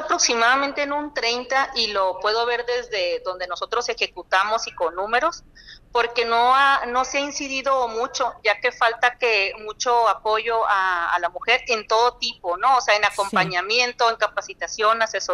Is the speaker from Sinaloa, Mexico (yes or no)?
yes; Culiacán, Sinaloa, Mexico; Me tocó estudiar en Ciudad Obregón, fíjate, en el ITSON, en Ingeniería Civil, pero yo pues nací obviamente ahí en Culiacán y estuve mucho tiempo viviendo ahí.